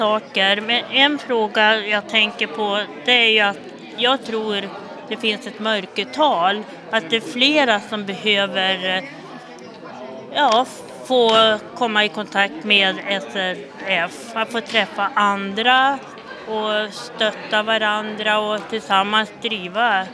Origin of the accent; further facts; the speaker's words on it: Kramfors, Västernorrland County, Sweden; Jag kommer från Kramfors.